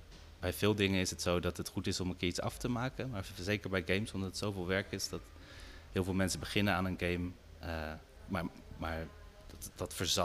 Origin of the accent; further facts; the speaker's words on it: Belgium; Ik ben opgegroeid in België, dat is interessant misschien. Maar ik heb wel van Nederlandse ouders, je hoort het niet, denk ik.